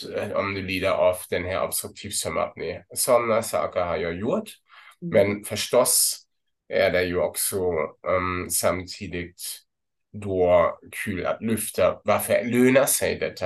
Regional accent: Lübeck, Schleswig-Holstein, Germany; Swedish is a second language; moved away as an adult; now in Sweden; jag kommer inte från Sverige. Jag kommer från Tyskland, från norra Tyskland, Lübeck. Men jag flyttade 2009 till Sverige för att jobba som en forskare här vid Uppsala universitet. Och nu är det 2023 och jag är fortfarande här

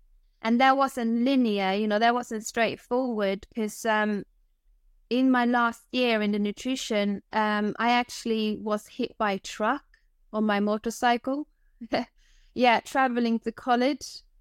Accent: Sweden; now in England; so my background is I'm from Sweden. I moved to England around the millennium. So I've been living in England for, 23 years, something like that.

